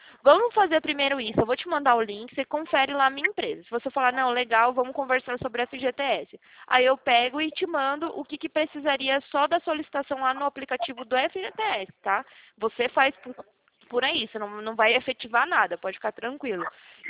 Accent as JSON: {"language": "Portuguese", "region": "Bahia", "country": "Brazil", "tie": "born or raised there", "also_born_or_lived": "South Brazil", "lives_now": "São Paulo, Brazil", "said": "eu nasci aí no sul, né, cresci na Bahia, agora eu tô aqui em São Paulo"}